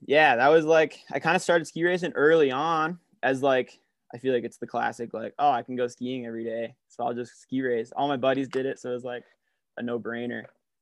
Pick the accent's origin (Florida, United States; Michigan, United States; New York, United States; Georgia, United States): New York, United States; Rochester; I grew up in Western New York, like Rochester area, ski racing.